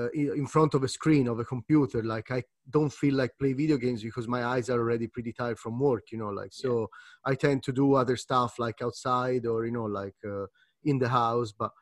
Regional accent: Italy; You know, like you're from UK, I'm from Italy, so you know the football back home is pretty strong.

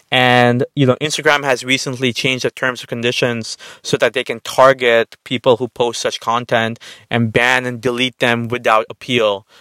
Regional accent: India; now in United States; Listen, I come from India.

